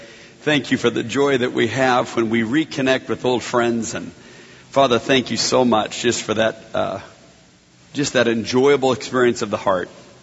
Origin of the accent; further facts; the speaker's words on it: Atlanta, Georgia, United States; I'm from Atlanta. We do traffic pretty well, so or poorly, depending on how you think about that.